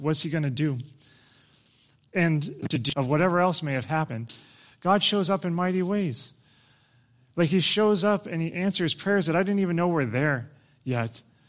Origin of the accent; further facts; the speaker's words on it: United States; makes me embarrassed to say that I'm an American